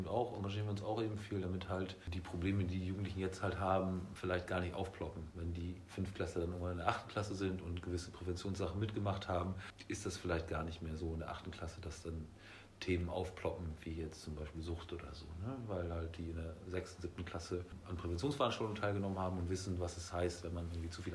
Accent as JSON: {"language": "German", "town": "Damme", "region": "Lower Saxony", "country": "Germany", "also_born_or_lived": "Berlin", "lives_now": "Neunkirchen, Germany", "said": "ich komme aus Damme, bin dann nach Berlin gegangen zum Studieren und wir sind jetzt mit meiner Familie wieder hergekommen in die Region, nach Neunkirchen gezogen."}